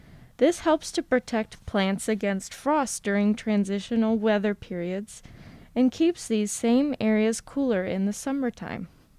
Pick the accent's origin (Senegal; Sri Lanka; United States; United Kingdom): United States; Michigan; My home state of Michigan is surrounded by four of the five Great Lakes, the largest group of freshwater lakes on Earth